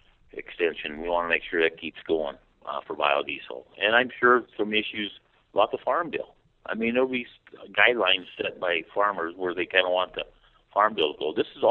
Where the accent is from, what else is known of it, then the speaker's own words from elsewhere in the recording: Minnesota, United States; I know I'm from Minnesota, and a lot of our concerns are water quality.